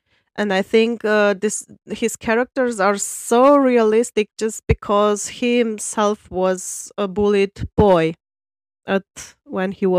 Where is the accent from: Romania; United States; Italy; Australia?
Romania; Brasov, Brașov County; now in Frankfurt, Germany; I am a teacher in Frankfurt, Germany, but I'm originally from Romania, from Brasov, from the beautiful city of Brasov, which is in Transylvania.